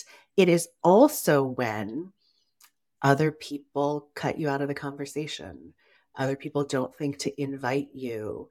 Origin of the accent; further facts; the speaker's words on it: Taiwan; I am from Taiwan. I present as I identify as an Asian American woman.